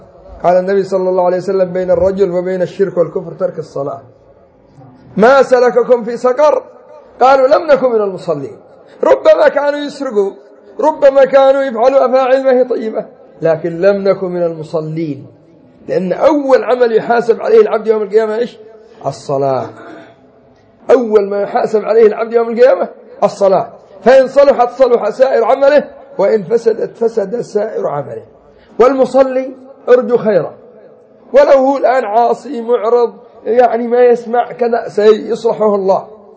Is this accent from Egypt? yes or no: no; Yemen; هؤلاء مثلا المعتزلة الشيعة الذين عندنا في اليمن